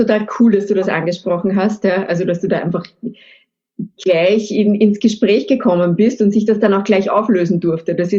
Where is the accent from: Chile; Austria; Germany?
Austria; now in Vienna, Austria; als Österreicherin in Wien lebend